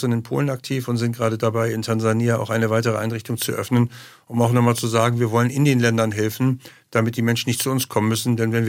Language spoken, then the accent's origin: German; St. Pauli, Hamburg, Germany; ich bin mit 15 Jahren zur Halsarmee gekommen aus St. Pauli, wo ich aufgewachsen bin